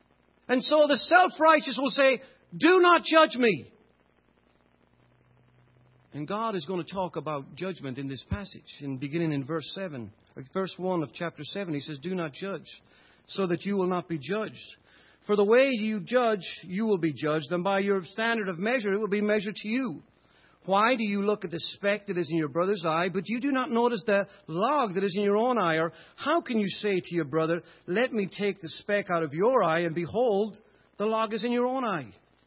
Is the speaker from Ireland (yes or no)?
yes; Ireland; When I was growing up in Ireland, and even as I got older